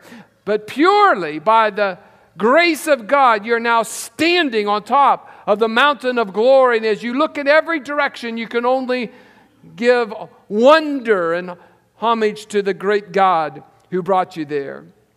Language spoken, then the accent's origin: English; West Virginia, United States; When I was a teenager growing up in West Virginia, we would always take Thanksgiving week off to go hunting.